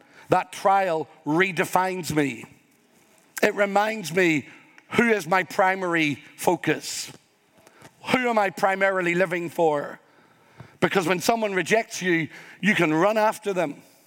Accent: Ireland; Your culture and mine, I am Irish.

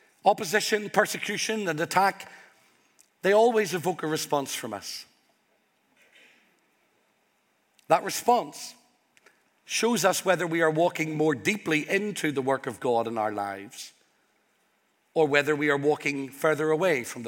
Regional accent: Ireland; I'm Irish, but before I am Irish, I am a citizen of the King.

